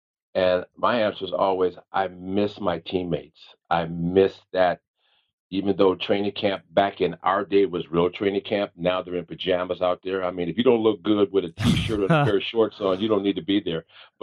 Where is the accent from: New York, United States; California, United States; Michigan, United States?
California, United States; Santa Rosa; and I grew up here in Santa Rosa, California, which was the Raiders training camp back in the 60s and the 70s.